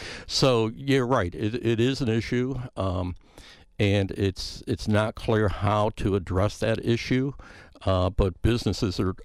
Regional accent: Illinois, United States; I grew up in the Chicagoland area, and my dad commuted 30 miles to work every day.

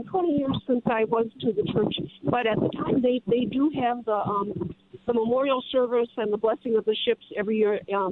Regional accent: Milwaukee, Wisconsin, United States; So, anyway, I'm from Milwaukee originally. Saw the ship in dock there many times.

